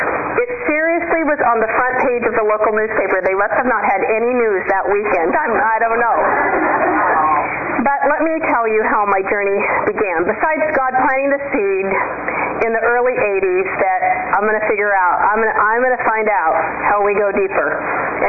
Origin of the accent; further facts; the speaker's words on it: California, United States; Well, I was from Southern California, then Central California. Now I lived in Northern California